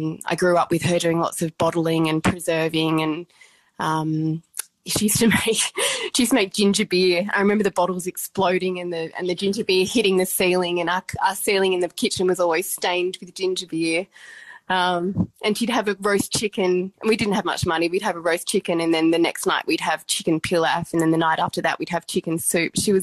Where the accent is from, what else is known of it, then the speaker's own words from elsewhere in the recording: Avalon, New South Wales, Australia; I grew up in Avalon on the Northern Beaches, and my grandparents lived in Newport.